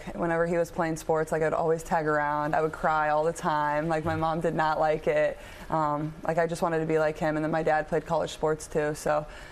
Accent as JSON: {"language": "English", "region": "Iowa", "country": "United States", "said": "obviously I went to the University of Iowa. I'm from Iowa."}